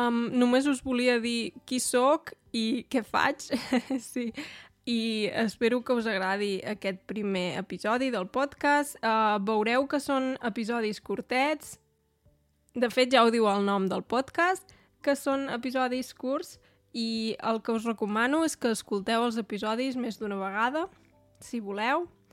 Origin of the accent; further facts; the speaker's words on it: Torelló, Catalonia, Spain; now in Germany; Jo sóc de Torelló, que és un poble d'Osona, de Catalunya, però fa 10 anys que visc a Alemanya. M'agraden molt els idiomes, de fet en parlo, es pot dir, 8, alguns millors que altres